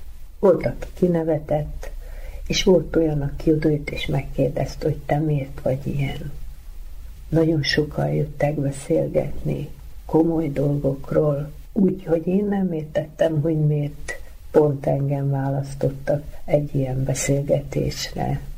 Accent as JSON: {"language": "Hungarian", "country": "Hungary", "said": "Köszönöm azt, hogy magyarnak születtem, és köszönöm a családomat, hogy pont ide kellett megérkeznem, a gyermekkort, ahol megkaptuk azt a nevelést"}